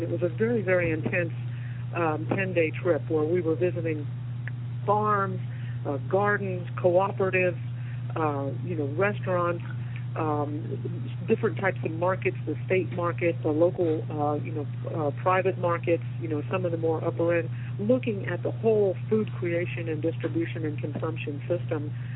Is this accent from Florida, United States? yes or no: yes; Florida, United States; I grew up in South Florida.